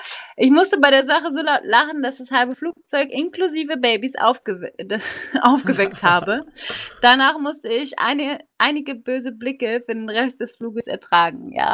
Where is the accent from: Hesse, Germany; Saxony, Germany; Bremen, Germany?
Bremen, Germany; Ich komme ja aus Bremen. Ungefähr aus Bremen.